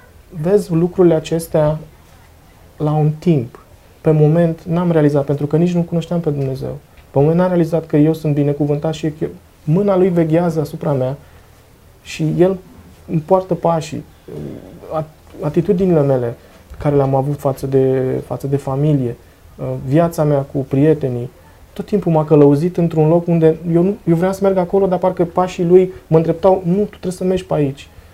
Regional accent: Brașov, Brașov County, Romania; numai eu am fost din Brașov.

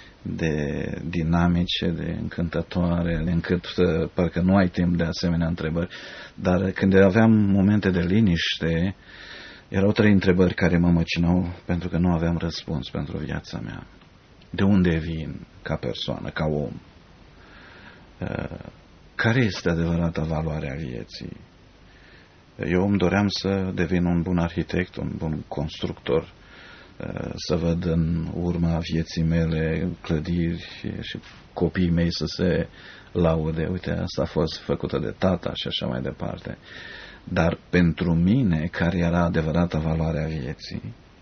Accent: Romania; born there; Ca mulți alți români, m-am născut în România, într-o familie creștină

